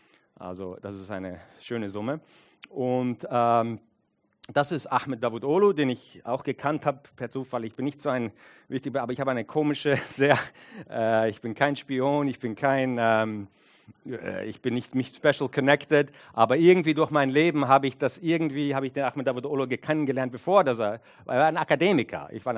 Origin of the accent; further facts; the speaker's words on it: United States; German is a second language; Und das muss jetzt gesagt werden als Amerikaner, und ich bin ein sehr stolzer Amerikaner